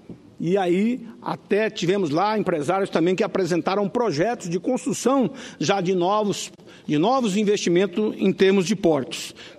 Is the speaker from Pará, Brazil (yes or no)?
no; Mato Grosso, Brazil; a cidade e região de Cáceres, lá no meu estado, Mato Grosso.